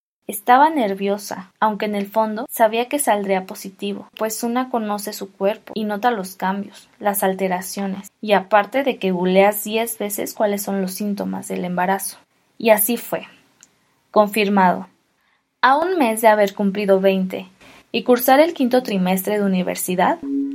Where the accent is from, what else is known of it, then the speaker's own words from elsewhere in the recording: Morelos, Mexico; Me regresé a Morelos, de donde soy